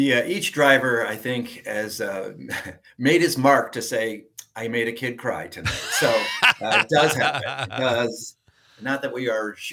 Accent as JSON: {"language": "English", "region": "Connecticut", "country": "United States", "tie": "born or raised there", "said": "And I'm like, I grew up in Connecticut."}